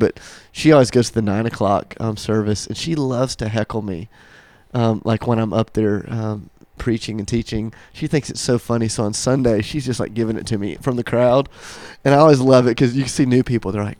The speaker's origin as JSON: {"language": "English", "town": "Charleston", "region": "South Carolina", "country": "United States", "tie": "born or raised there", "lives_now": "Nashville, United States", "said": "So I moved around a little bit when I was a kid, but home is Charleston, South Carolina."}